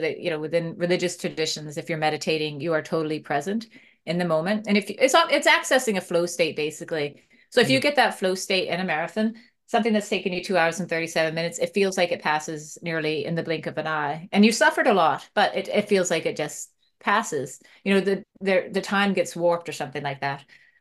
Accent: Maine, United States; Well, I mean, I grew up in Maine, right?

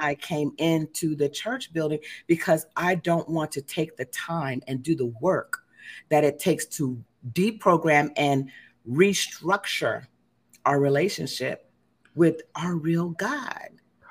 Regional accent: Oakland, California, United States; because I come from Oakland, California, right on the cusp of Berkeley, where, you know, it's just a political hotbed

